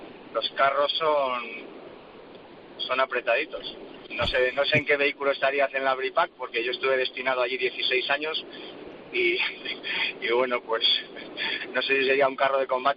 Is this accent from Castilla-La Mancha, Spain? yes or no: no; Valencia de Don Juan, Castile and León, Spain; Sí, soy de León, nacido en León, en un pueblecito de León que se llama Valencia de Don Juan.